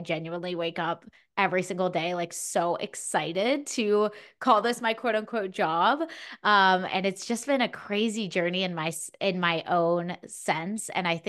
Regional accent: Pittsburgh, Pennsylvania, United States; I am from the Pittsburgh, Pennsylvania area. So shout out to all my Yinzers if anyone's listening from Pittsburgh area.

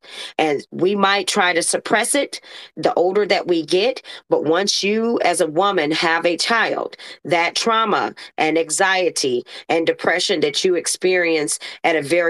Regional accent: St. Louis, Missouri, United States; I live in St. Louis. I'm born and raised in St. Louis.

